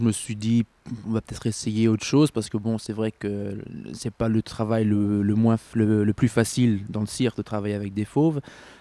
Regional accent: France; Et moi, bien sûr, j'ai grandi en France.

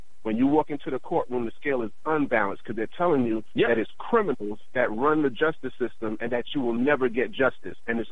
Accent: New York City, New York, United States; I just wanted to say I'm from New York City

